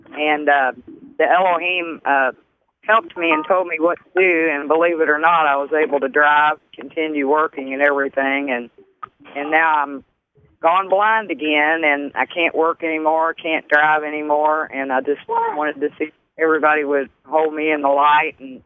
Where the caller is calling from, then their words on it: Kentucky, United States; from Kentucky, and I used to call all the time